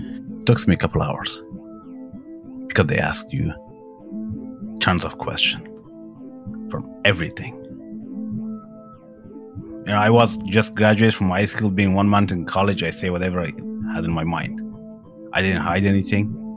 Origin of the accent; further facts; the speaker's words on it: Afghanistan; first language Persian; English is a second language; My main language is Persian, which is Farsi or Dari, they're all the same. So I speak Pashto, which is second language of Afghanistan. I speak a little bit Urdu and Arabic and English.